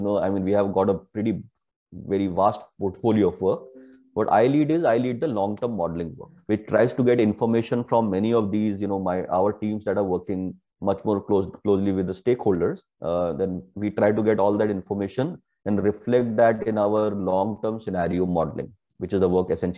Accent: North India, India; You know, I'm from North India, and while growing up in the winter season, fog was so common.

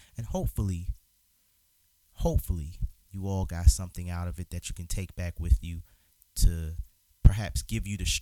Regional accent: Philadelphia, Pennsylvania, United States; They had two cars, you know, and we're growing up in North Philly, we're doing pretty good, you know

